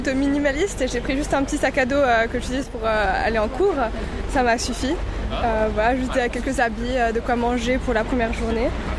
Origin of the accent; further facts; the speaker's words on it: Switzerland; Surtout, on est suisse, du coup, il y a un peu le cliché